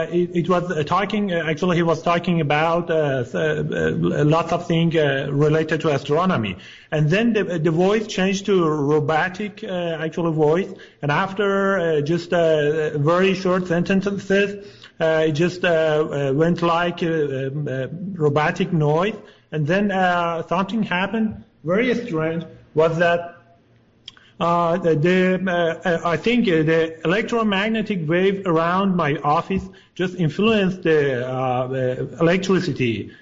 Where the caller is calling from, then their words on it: Los Angeles, California, United States; Actually, I'm in Los Angeles.